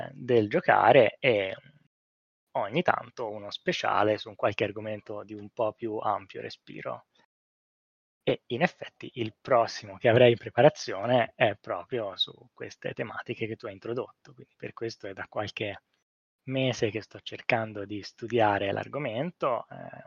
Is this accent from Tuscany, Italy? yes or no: yes; Pisa, Tuscany, Italy; sono di Pisa.